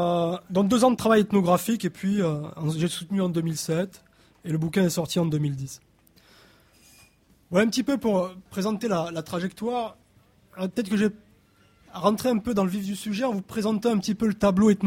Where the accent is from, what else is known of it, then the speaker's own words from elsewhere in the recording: Montauban, Occitanie, France; je n'habitais pas, je ne suis pas originaire de ces quartiers, moi je suis de Montauban, 50 km